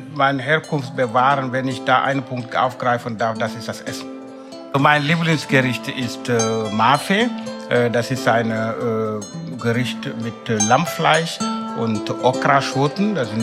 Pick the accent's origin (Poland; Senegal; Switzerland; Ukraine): Senegal; Marsassum; born there; German is a second language; Ich bin 1961 in Senegal geboren, in Marsassum, in einem kleinen Ort im Süden des Landes.